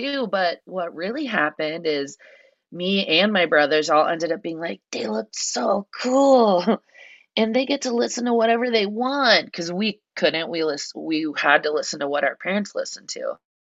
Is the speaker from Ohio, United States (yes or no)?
no; Napa, California, United States; I grew up in Napa, California, where adults hate youth, especially in the 90s.